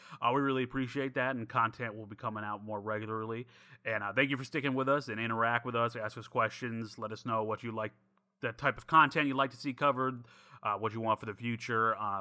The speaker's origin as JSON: {"language": "English", "region": "Illinois", "country": "United States", "tie": "born or raised there", "also_born_or_lived": "New York", "lives_now": "West Coast, United States", "said": "so I was born in New York, but I grew up in Illinois, and now I live on the West Coast."}